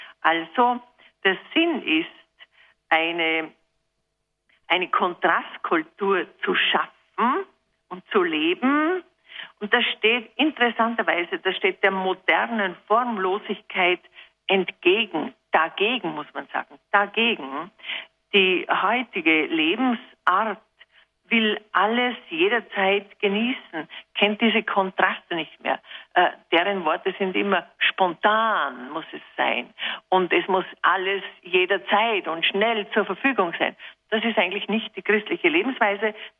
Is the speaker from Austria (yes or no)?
yes; Upper Austria, Austria; ich bin auch kein Rheinländer. Ich bin ein Mühlviertler